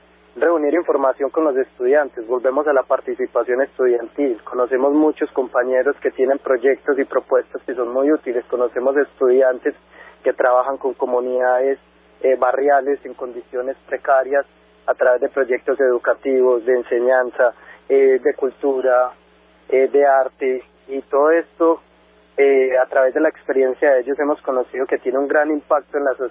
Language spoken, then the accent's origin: Spanish; Ituango, Antioquia, Colombia; yo soy de Ituango, Antioquia, una región algo olvidada que ahora se conoce mucho por el tema de la represa